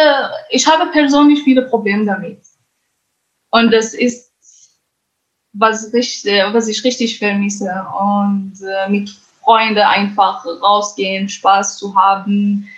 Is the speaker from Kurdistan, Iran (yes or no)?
yes; Sanandaj, Kurdistan, Iran; born there; first language Kurdish; German is a second language; wo ich geboren bin, Sanandaj, es ist wirklich eine sehr, sehr schöne Stadt mit sehr freundlichen Leuten. Dort gibt es viele Berge, einfach wunderschön.